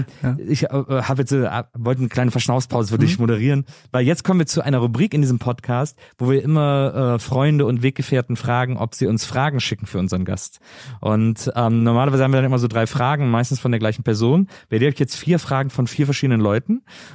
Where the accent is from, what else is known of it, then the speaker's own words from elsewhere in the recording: Rhineland, Germany; ich bin ja im Rheinland